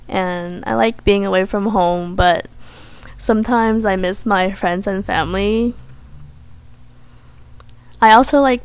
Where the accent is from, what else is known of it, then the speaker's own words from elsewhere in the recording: San Francisco, California, United States; I'm from San Francisco.